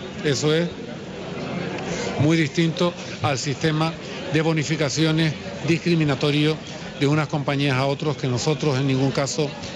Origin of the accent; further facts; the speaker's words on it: Canary Islands, Spain; todo el mundo sabe en el gobierno que yo soy canario